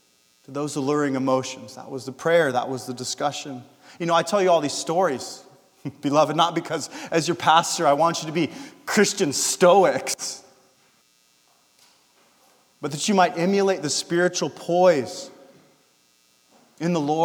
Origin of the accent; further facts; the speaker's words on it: California, United States; And I'm driving on these Eastern Carolina back roads, like I'm from California. I'm used to well-lit highways and straight trips.